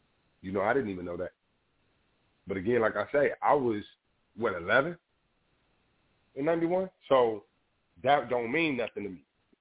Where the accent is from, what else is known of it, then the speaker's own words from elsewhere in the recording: United States; I'm going to be clear as to say that because, you know, I am an American.